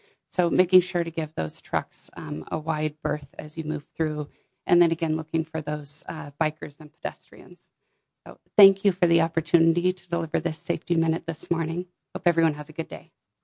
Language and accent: English; Wenatchee, Washington, United States; also born or lived in Seattle / Portland; Some of you may know that I'm a hometown girl. I was born and raised here in Wenatchee.